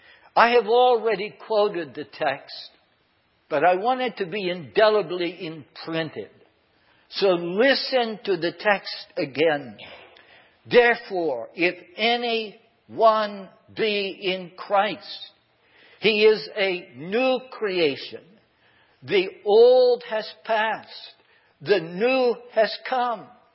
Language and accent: English; McKeesport, Pennsylvania, United States; Some of you know that I grew up in McKeesport.